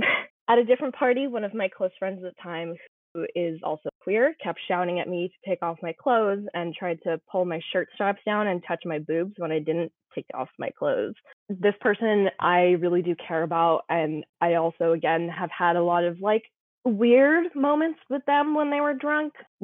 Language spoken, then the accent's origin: English; New York, United States; Or especially growing up in New York